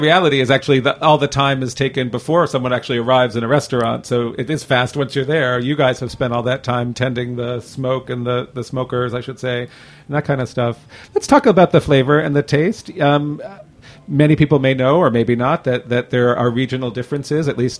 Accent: Northeast, United States; many of the people I grew up with in the Northeast here

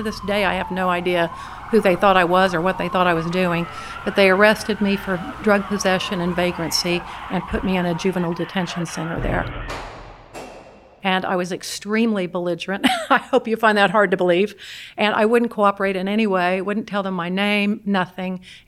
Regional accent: United States; I said, yes, I'm an American, because truly that's all it meant to me.

